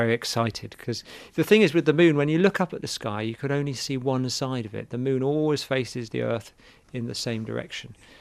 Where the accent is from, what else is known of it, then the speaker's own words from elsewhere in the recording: Bristol, South West England, United Kingdom; I'm from Bristol in England